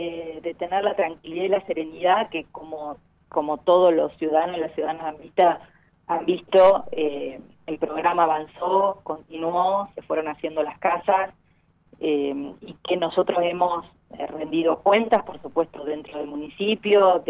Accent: Argentina; vale la pena poder, como argentino, poder visitar

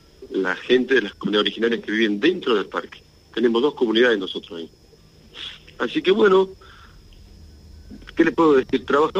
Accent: Los Toldos, Salta, Argentina; born there; Yo soy nacido acá en Los Toldos, nativo.

